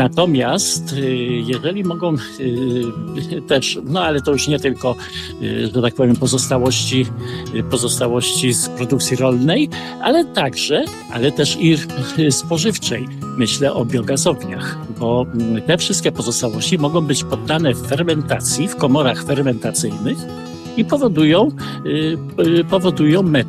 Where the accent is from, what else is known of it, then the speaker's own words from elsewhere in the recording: Warmian-Masurian Voivodeship, Poland; ja akurat pochodzę z województwa warmińsko-mazurskiego